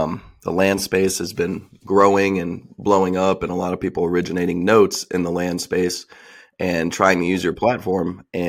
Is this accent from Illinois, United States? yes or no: no; Michigan, United States; moved away as an adult; now in Texas, United States; you know, I grew up in Michigan, been in Texas since I was 18, went to Texas Tech